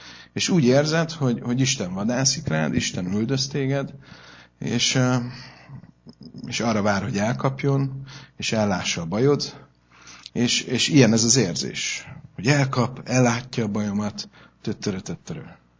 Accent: Budapest, Hungary; Úgyhogy én belvárosban nőttem föl, oda jártam iskolába, a parlament előtt szép virágos kertek voltak

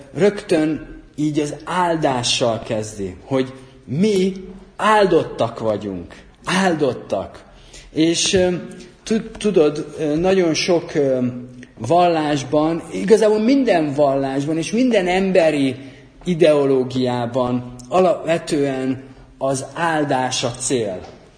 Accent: Debrecen, Hajdú-Bihar, Hungary; emlékszem régen, amikor még debreceni voltam, igazából debreceni vagyok. Mindig debreceni vagyok.

